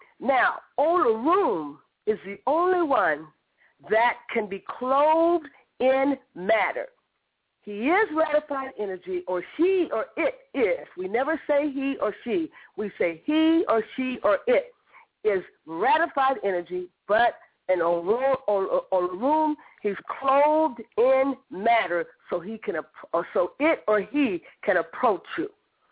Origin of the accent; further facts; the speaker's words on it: Nigeria; Now, I am from the Yoruba tribe